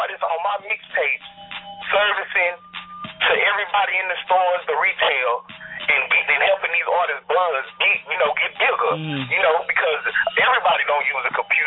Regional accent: Abilene, Texas, United States; Well, shit, I'm originally from West Texas, man, Abilene. You know what I'm saying? I moved out here probably when I was, I'm 27, by the way.

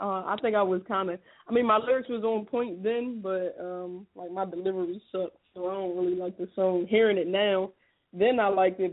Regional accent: Camden, New Jersey, United States; I'm from Camden, man.

